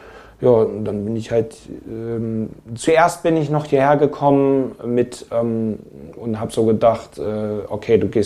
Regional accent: Hanover, Lower Saxony, Germany; moved away; Ja, also ich stamme ursprünglich aus Hannover.

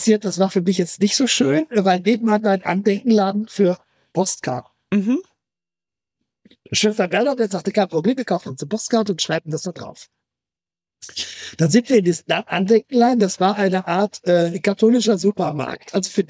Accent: Trentino-Alto Adige, Italy; Sagt ich, bin aus Südtirol.

